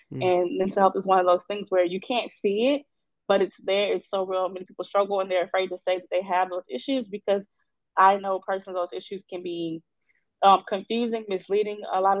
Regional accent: Baton Rouge, Louisiana, United States; Well, I'm from the South. So, being in the South, we love crawfish.

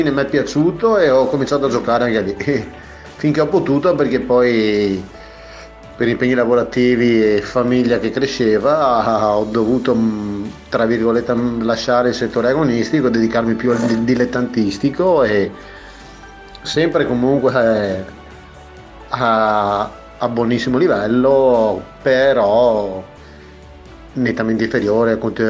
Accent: Padua, Veneto, Italy; Diciamo che sono nato proprio a Padova, ma proprio nel centro di Padova, che forse più centro non si può, perché sono nato proprio dietro alla vecchia fiera e dietro all'ex mercato ortofrutticolo di Padova

